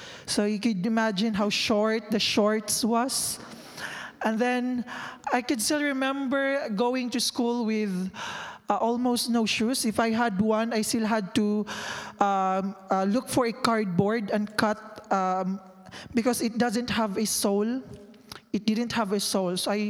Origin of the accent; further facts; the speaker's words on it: Iligan, Northern Mindanao, Philippines; I came from Mindanao, so it's like, there are three main islands in the Philippines, so Luzon, Visayas, and Mindanao. So I am in Mindanao. We call our city Iligan City. And I came from a very poor family.